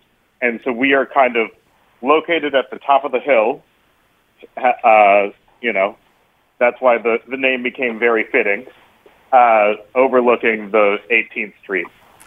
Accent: Charlottesville, Virginia, United States; I'm from Charlottesville, Virginia, right, like about 2 hours from Washington, D.C.

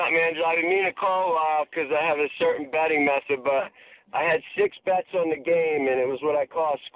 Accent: Atlantic City, New Jersey, United States; from Atlantic City.

